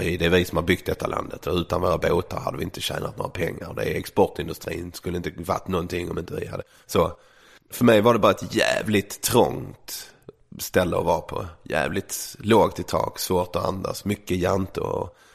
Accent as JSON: {"language": "Swedish", "town": "Malmö", "region": "Skåne", "country": "Sweden", "tie": "born or raised there", "said": "Folk brukar gissa att jag kommer från Lund. Det glider nog. Jag är lite dialektalt labil sådär. Det Malmö som jag växte upp"}